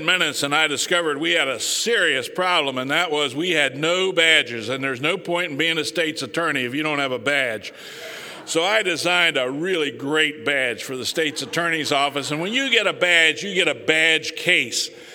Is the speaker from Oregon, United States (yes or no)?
no; Hagerstown, Maryland, United States; I did graduate from law school, and I went back to my hometown of Hagerstown to practice law.